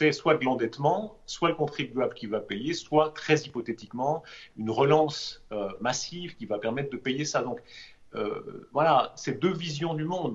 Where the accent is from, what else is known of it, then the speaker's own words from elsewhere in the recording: Switzerland; même les plus critiques d'entre eux avaient forcément pas la même attitude que nous en Suisse, de loin, etc.